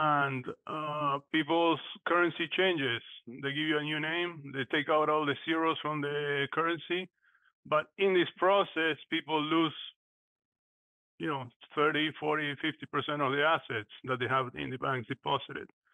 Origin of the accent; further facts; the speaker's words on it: Argentina; English is a second language; I was born in Argentina, and when we were kids, we had hyperinflation, basically.